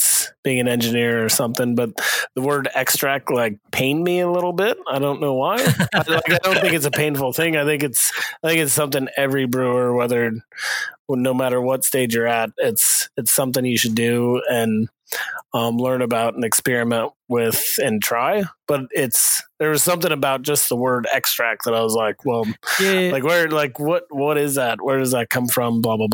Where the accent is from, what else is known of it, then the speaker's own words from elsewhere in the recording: Colorado, United States; moved away as an adult; now in Australia; I'm from the States. I'm from Colorado.